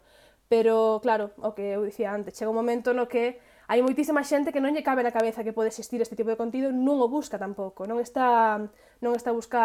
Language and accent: Galician; Galicia, Spain; first language Galician; eu, a miña primeira lingua é o galego, realmente. Eu, ata os 4 anos ou así, falaba galego exclusivamente